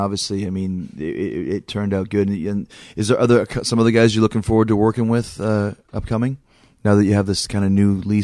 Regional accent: Canada; I'm from Canada

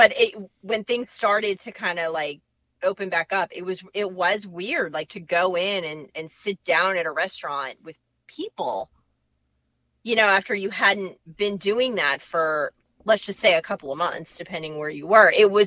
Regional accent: Florida, United States; I'm like, oh, yeah, I'm from South Florida.

